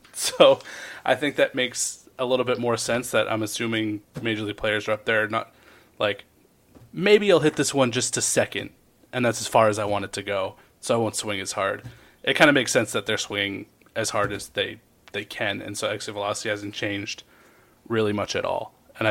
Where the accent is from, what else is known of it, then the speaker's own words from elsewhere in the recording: New England, United States; Growing up in New England in the late 90s, early 2000s, for me it's A-Rod. Being a huge Red Sox fan, A-Rod was like the perfect villain.